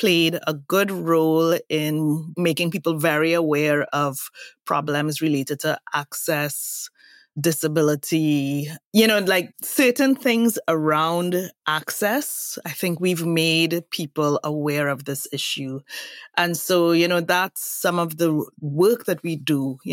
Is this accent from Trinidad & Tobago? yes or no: yes; Trinidad & Tobago; So I'm from Trinidad and Tobago, and we have Carnival.